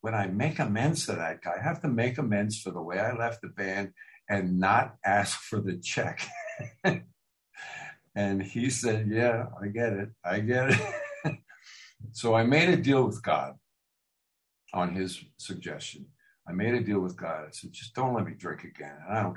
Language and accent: English; Pennsylvania, United States; I went home to Pennsylvania to where I'm come from Eastern Pennsylvania.